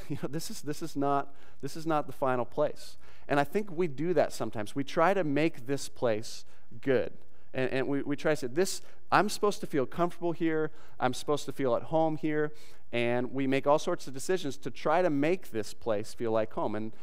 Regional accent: Newport Beach, California, United States; That doesn't resonate with me that much because I grew up in Newport Beach, California.

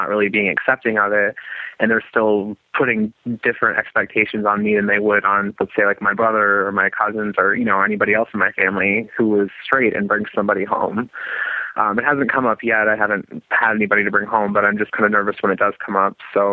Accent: South Dakota, United States; Basically, I'm 26, I'm gay, and I'm originally from South Dakota. Got a very traditional, conservative kind of Midwestern family.

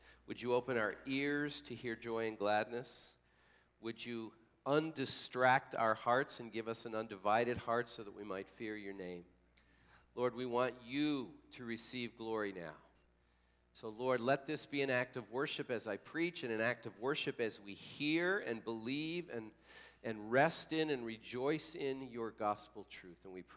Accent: Illinois, United States; I was a kid growing up near Chicago, and I was a big Chicago Blackhawks fan.

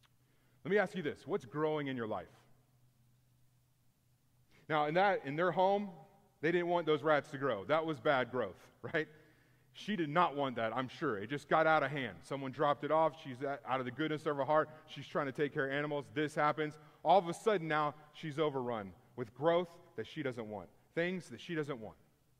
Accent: Houston, Texas, United States; We had one growing up in Houston

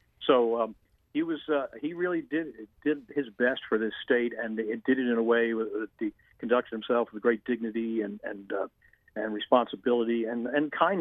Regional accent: Massachusetts, United States; now in Maine, United States; And I grew up outside of Boston, so we all knew who he was. But I got to Maine and had to start learning about the politics here.

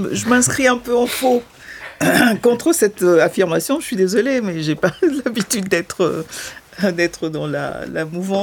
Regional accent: Togo; le cas le plus typique, c'est celui de mon pays d'origine, le Togo

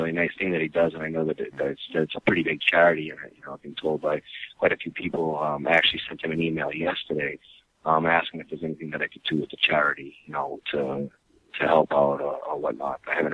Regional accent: Boston, Massachusetts, United States; I'm from Boston, and I'm Italian. You know, I mean, you put the two together, and you got a. A guinea from an asshole from an Italian from Massachusetts.

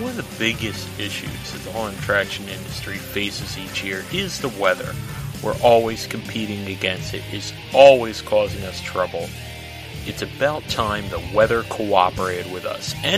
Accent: New England, United States; I'm from New England. Yeah, I get 2 inches of snow.

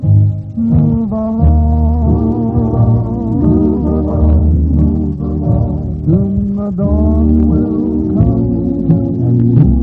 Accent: Oklahoma, United States; Folks, I was raised out in Oklahoma, and in fact, I've been there the past few years, really learning more about this good Western music.

